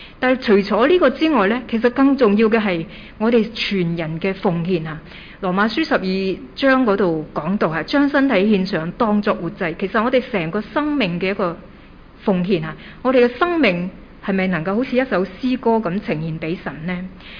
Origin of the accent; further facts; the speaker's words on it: China; 有时候我们中国人可能比较含蓄一些。